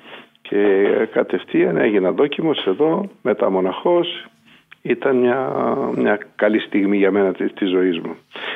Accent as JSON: {"language": "Greek", "town": "Almyros", "region": "Thessaly", "country": "Greece", "said": "είμαι από τον Αλμυρό"}